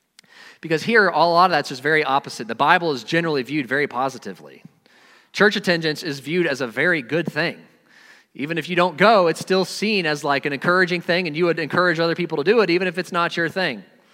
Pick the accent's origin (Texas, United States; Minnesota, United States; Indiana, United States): Indiana, United States; So I came from Indiana.